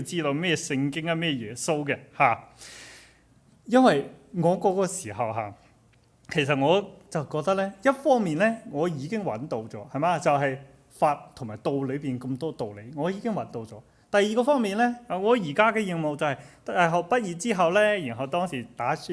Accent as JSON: {"language": "Chinese", "country": "China", "tie": "born or raised there", "said": "因为我本人是生在国内也都是长在国内的，就是与国内的同龄人就经历是基本上很相似"}